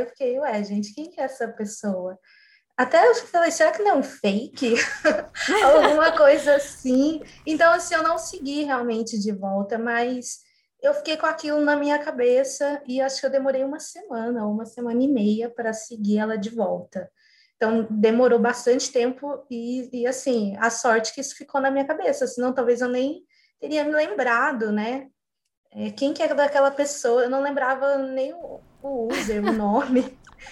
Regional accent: Minas Gerais, Brazil; now in Campinas, Brazil; Eu sou mineira, né, do interior de Minas Gerais, mas atualmente eu moro em Campinas.

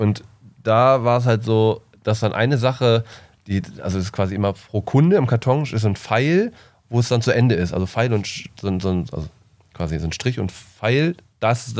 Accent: North Rhine-Westphalia, Germany; Ich komme ja aus Nordrhein-Westfalen

